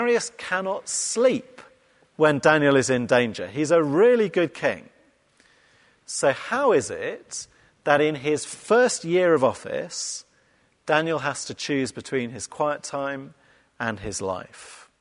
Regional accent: England, United Kingdom; We're English people aren't very good at imagining being conquered

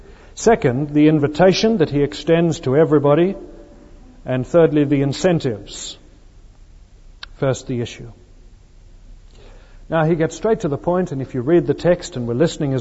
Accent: Sydney, New South Wales, Australia; I come from Sydney in Australia. There is very little there that is much older than 200 years old

